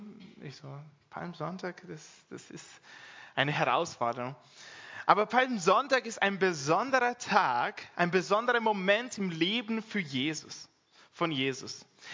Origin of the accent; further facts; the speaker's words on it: Brazil; now in Austria; ich bin mit der Carla verheiratet. Ursprünglich komme ich eigentlich aus Brasilien.